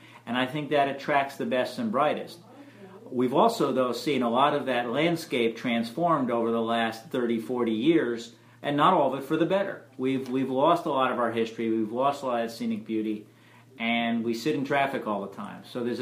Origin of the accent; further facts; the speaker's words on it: New York, United States; also born or lived in Connecticut; So, no, I'm from New York and Connecticut.